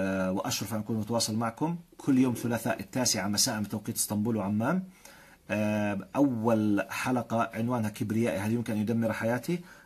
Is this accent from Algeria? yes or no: no; Aqaba, Aqaba Governorate, Jordan; حيا الله أهل العقبة، أنا من العقبة يا عيوني